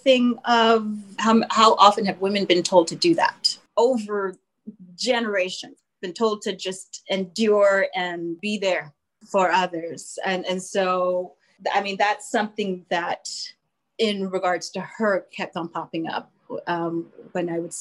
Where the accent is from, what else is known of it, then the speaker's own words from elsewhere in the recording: Nigeria; Because I'm from Nigeria and I'm sitting here watching this and completely identify